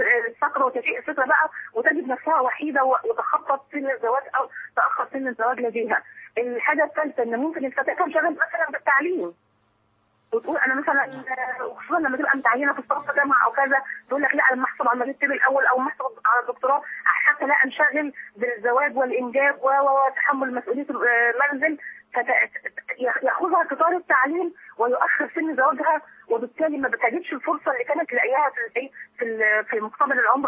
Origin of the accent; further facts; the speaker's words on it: Egypt; ده عندنا في مصر.